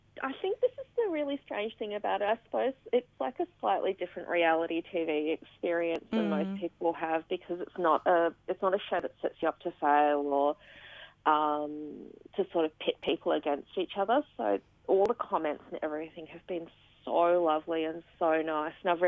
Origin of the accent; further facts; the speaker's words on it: Melbourne, Victoria, Australia; I'm from Melbourne, it doesn't get that humid.